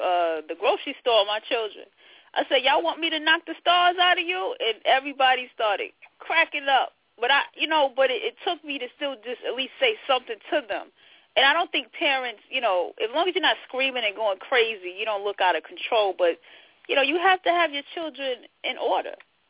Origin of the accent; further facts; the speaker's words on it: the South, United States; I'm from the South, so you know we all come from that old school type of whooping.